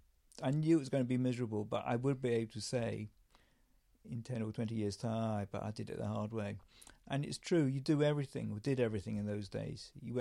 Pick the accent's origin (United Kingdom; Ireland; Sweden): United Kingdom; Brentwood, East of England; I was brought up in Essex, actually in the epicentre of Towie, Brentwood, although it was nothing like that then. It was an anagram for bored town, it was very boring.